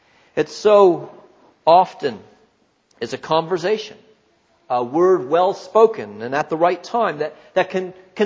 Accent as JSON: {"language": "English", "country": "Canada", "tie": "born or raised there", "said": "Growing up in Canada, my family traveled mostly every summer to a vast, wild space in the north, a provincial park"}